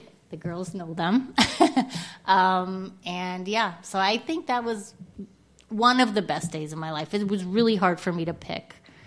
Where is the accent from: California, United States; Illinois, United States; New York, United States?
New York, United States; Copake; I grew up here in Columbia County, which was like a lot of woods, and I didn't grow up in Hudson. I grew up in Copake, and I wanted to like go to the big city